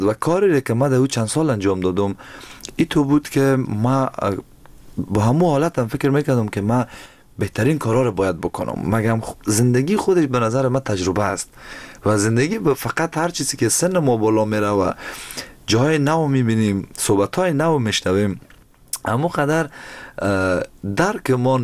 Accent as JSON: {"language": "Persian", "country": "Afghanistan", "moved": "yes", "lives_now": "Germany", "said": "بعد از دو سال دقیقا در آلمان زندگی میکنم و کمی راستی وقتی که از افغانستان بر آمدم از دوستا دور شدم"}